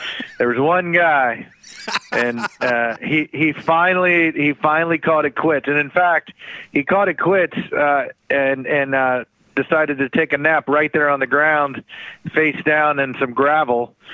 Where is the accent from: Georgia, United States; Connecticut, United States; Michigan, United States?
Georgia, United States; Atlanta; So I grew up in Atlanta and didn't really follow motorsports as a kid.